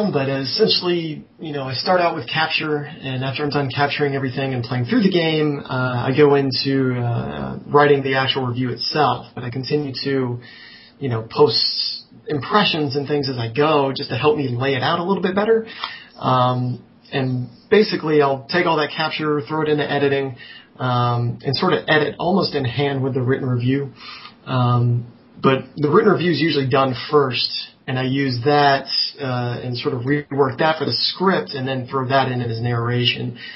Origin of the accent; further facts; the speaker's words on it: Alabama, United States; I'm totally from the South. Okay, this is, yeah, it's free information. I'm actually from Alabama.